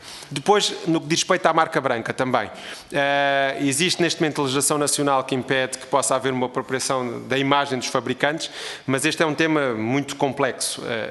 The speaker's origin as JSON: {"language": "Portuguese", "region": "Setúbal", "country": "Portugal", "said": "eu que sou do distrito de Setúbal, que tenho todo o gosto em ter uma indústria como a Auto Europa no meu distrito"}